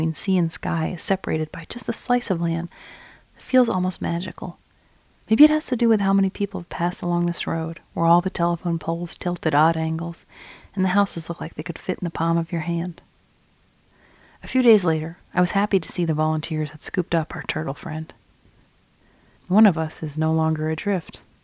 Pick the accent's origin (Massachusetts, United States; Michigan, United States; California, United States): Massachusetts, United States; Provincetown; Growing up in Provincetown, I always thought Truro was just one of the many places we had to pass through in order to make it back home.